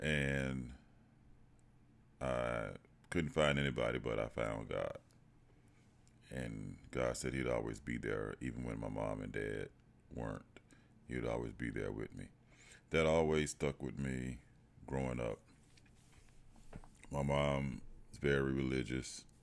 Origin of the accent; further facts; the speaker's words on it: Mississippi, United States; born there; So anyway, I was born in Mississippi 49 years ago.